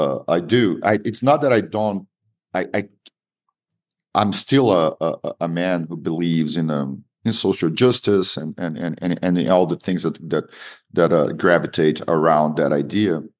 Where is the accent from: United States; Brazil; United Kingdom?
Brazil; Salvador, Bahia; Most of my friends are journalists in my hometown, Salvador, and other parts of Brazil.